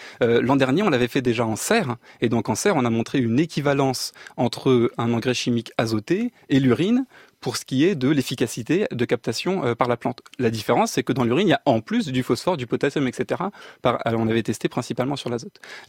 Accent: Canada; also born or lived in France; Je suis canadien et français, j'ai deux nationalités. Et cet été, j'ai pris l'avion pour aller voir ma famille au Canada.

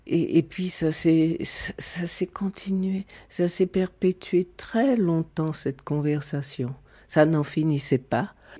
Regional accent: Guadeloupe; Et qu'il me disait qu'il savait que je venais de Guadeloupe.

